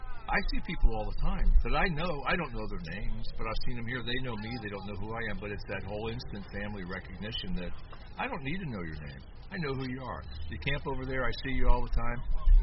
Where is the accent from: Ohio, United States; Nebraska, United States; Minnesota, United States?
Ohio, United States; Cincinnati; And I come from the Cincinnati area, which was the pork capital of the world.